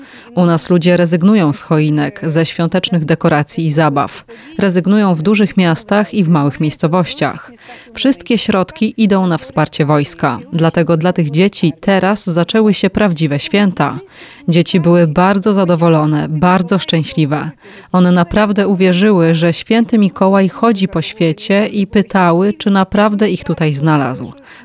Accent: Borodianka, Kyiv Oblast, Ukraine; My pochodzimy z Borodzianki. U nas jest bardzo dużo zniszczeń.

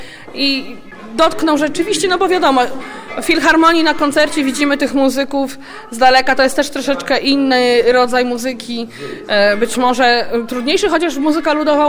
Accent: Krynica, Lesser Poland, Poland; Ja pochodzę z łemkowskiej rodziny, z Krynicy, ale generalnie to tam dziadkowie z Beskidu Niskiego i mieliśmy no, takiego muzycznego domu.

